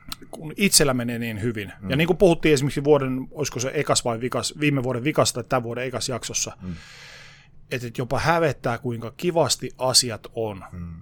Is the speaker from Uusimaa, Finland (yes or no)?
no; Oulu, North Ostrobothnia, Finland; moved away; olen Oulusta kotoisin, en ole koskaan halunnut palata sinne.